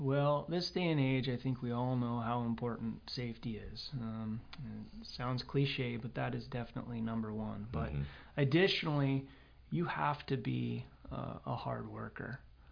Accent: Washington, United States; moved away as an adult; So I actually grew up in Washington State, and like a lot of others, just was dying to see Alaska. Came up in 1999

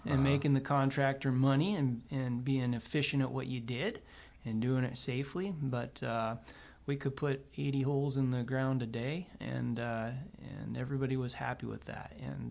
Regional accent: Washington, United States; moved away as an adult; So I actually grew up in Washington State, and like a lot of others, just was dying to see Alaska. Came up in 1999

